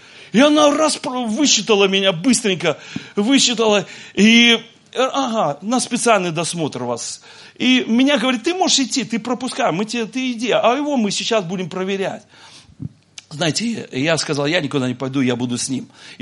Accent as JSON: {"language": "Russian", "country": "Belarus", "said": "Я говорю: я из Беларуси"}